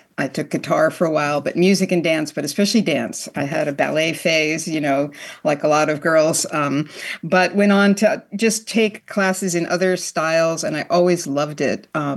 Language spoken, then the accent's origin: English; Washington, District of Columbia, United States; I grew up in the Washington, D.C. area and had parents who loved to travel.